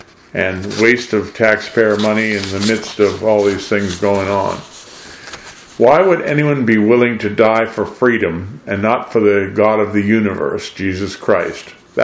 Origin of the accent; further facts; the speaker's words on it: Lexington, Massachusetts, United States; also born or lived in Boston / Northampton; I said, I was born in America. I was born in New England. I was even, I'll admit to New Hampshire folks, I was actually born in Massachusetts. You know, Boston. Grew up in Lexington and Northampton, New Hampshire.